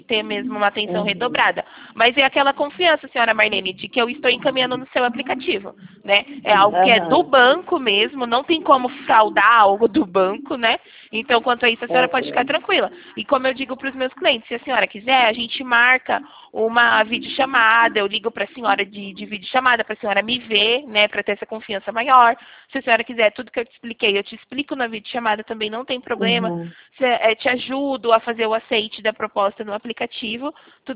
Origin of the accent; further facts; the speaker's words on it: São Paulo, Brazil; como eu sou aqui de São Paulo, então é 11